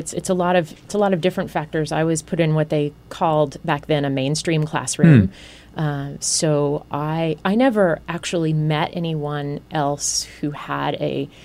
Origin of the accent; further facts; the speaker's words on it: North Carolina, United States; I actually went to Wake Forest University, which was in my hometown.